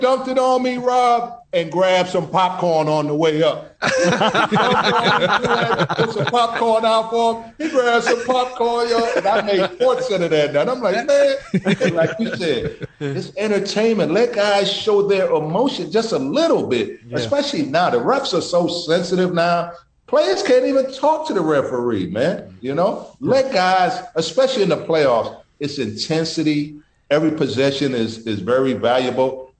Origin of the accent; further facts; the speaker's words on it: New York, United States; Just growing up in New York too, playing in the parks of New York, no blood, no foul